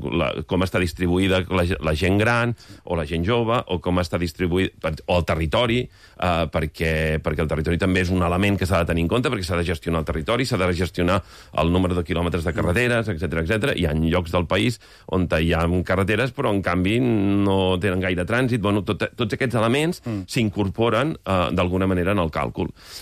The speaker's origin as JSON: {"language": "Catalan", "region": "Catalonia", "country": "Spain", "said": "Jo sóc del Baix Llobregat i, per tant, tothom m'entendrà que faci aquest exemple"}